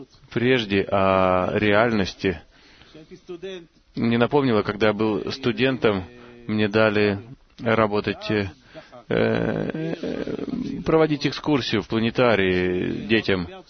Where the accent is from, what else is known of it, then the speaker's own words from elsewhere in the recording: Southern District, Israel; Я из Негева.